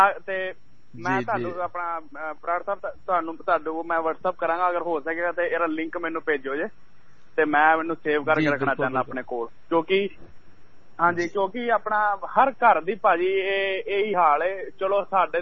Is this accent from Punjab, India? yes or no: no; Haryana, India; ਮੈਂ ਹਰਿਆਣੇ ਤੋਂ ਬਿਲੋਂਗ ਕਰਨਾ ਭਾਜੀ ਤੇ ਮੈਨੂੰ ਸਾਡੇ ਮੈਂ ਸੀਬੀਐਸਈ ਬੋਰਡ ਪੜਿਆ ਸੀਗਾ ਨਾ ਭਾਜੀ ਤੇ ਉੱਥੇ ਨਾ ਸਾਨੂੰ ਪੰਜਾਬੀ ਨਹੀਂ ਸੀਗੀ